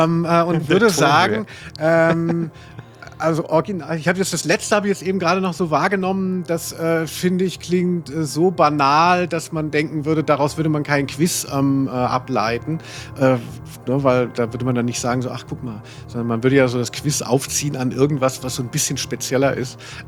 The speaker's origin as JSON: {"language": "German", "town": "Maintal", "region": "Hesse", "country": "Germany", "tie": "born or raised there", "said": "Ich bin ja in Maintal aufgewachsen."}